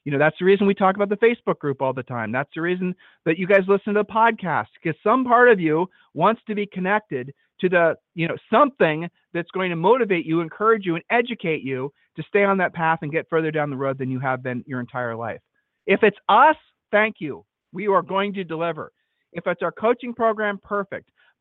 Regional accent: Ohio, United States; And no, I know we're from Ohio, so no Ohio jokes for those of you who have never been to Ohio.

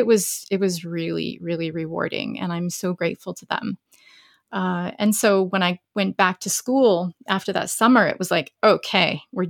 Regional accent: Tucson, Arizona, United States; I grew up in Tucson, Arizona, so like very far away from the ocean.

